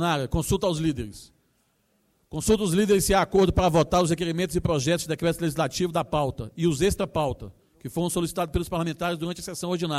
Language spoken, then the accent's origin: Portuguese; Gama, Federal District, Brazil; Sou da cidade do Gama, do setor oeste